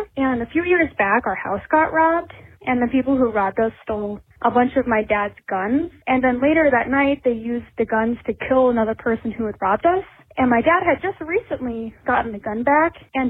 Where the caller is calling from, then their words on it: South Dakota, United States; I'm calling from South Dakota, and yes, people do live here.